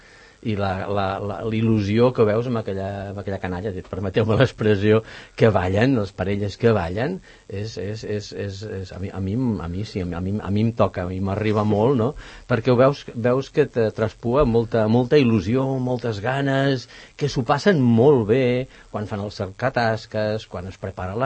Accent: Pons, Catalonia, Spain; Jo vinc d'un poble que, bueno, vaig néixer a Pons

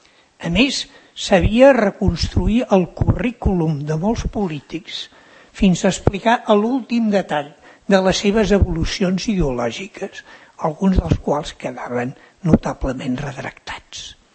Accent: Sant Cugat del Vallès, Catalonia, Spain; Jo he estat 37 anys sant cugatenc

